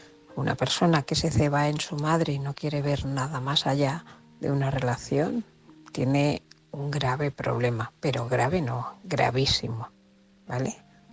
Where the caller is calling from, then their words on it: Barcelona, Catalonia, Spain; corresponsal de Barcelona.